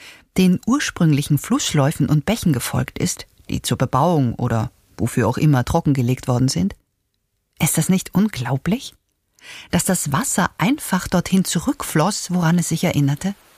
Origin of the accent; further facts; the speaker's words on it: Canada; Ich bin in Kanada aufgewachsen. Als Kind sind wir bei minus 40 Grad zur Schule gelaufen